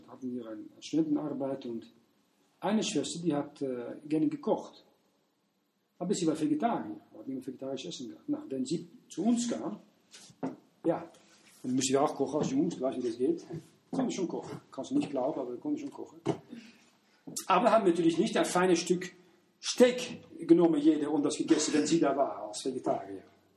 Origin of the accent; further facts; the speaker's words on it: Netherlands; Wenn ich nach als Niederländer muss ich mein Land vertreten